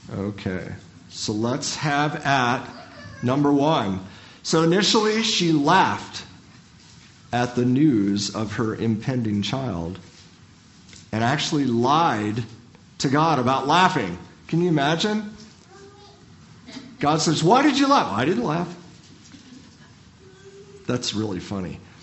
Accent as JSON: {"language": "English", "region": "Ohio", "country": "United States", "said": "I'm from Ohio."}